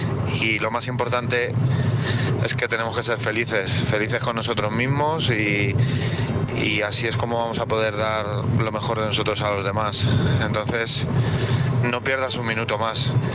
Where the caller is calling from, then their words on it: Madrid, Community of Madrid, Spain; de Madrid.